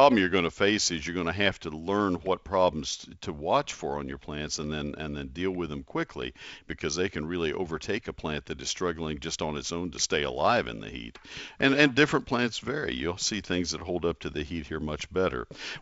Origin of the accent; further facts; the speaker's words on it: College Station, Texas, United States; also born or lived in Ohio; Having lived 5 years and gone to school at Ohio State, I transferred there as a junior. I grew up in College Station, Texas, and I gardened actively